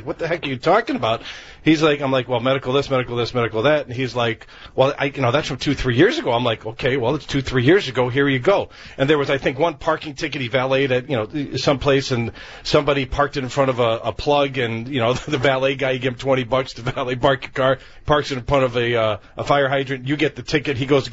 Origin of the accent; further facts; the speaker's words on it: Des Plaines, Illinois, United States; I grew up in Des Plaines, so it was a good middle-class area.